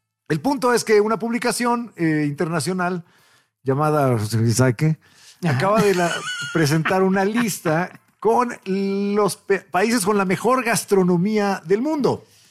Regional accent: Mexico; yo soy mexicano

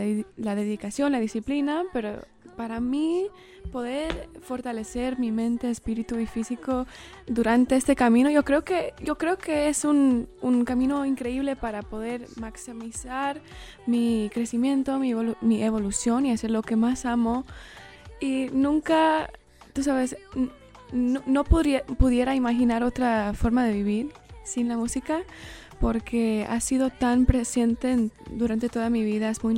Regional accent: California, United States; yo crecí en California, entonces por eso me notan tal vez un acento muy raro, inusual. Pero crecí con dos padres... bueno, mi papá es mexicano, mi mamá es cubana.

